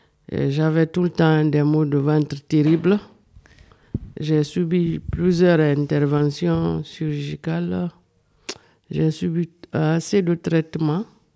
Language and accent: French; Guinea; now in Mayenne, France; Je viens de la Guinée-Conakry. Et je suis en France depuis 7 mois.